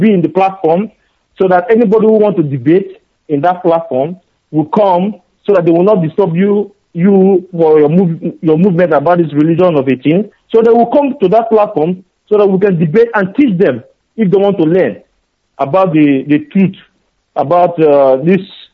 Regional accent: Enugu State, Nigeria; English is a second language; now in Russia; from Enugu State. I'm calling in Russian Federation.

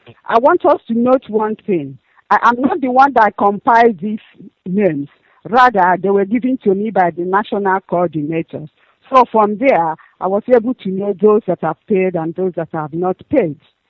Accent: Achara, Nigeria; I'm from Achara in Echiowa in Biafra land.

